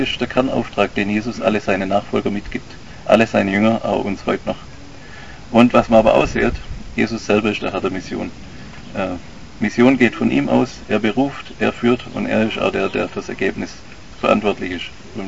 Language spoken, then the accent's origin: German; Oberiflingen, Baden-Württemberg, Germany; in so kleine Dörfer hier, ich komme ja aus Oberiflingen, da kennt man sich ja auch gegenseitig.